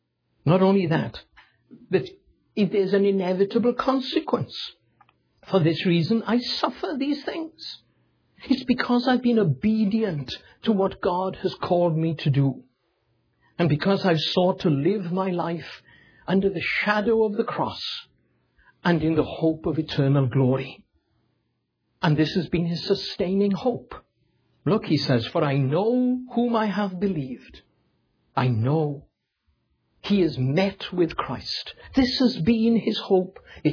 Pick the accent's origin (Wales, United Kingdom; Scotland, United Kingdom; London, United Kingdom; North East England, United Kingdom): Wales, United Kingdom; I come from Wales. I was born and brought up in Wales, which is on the western side of England and separate from it.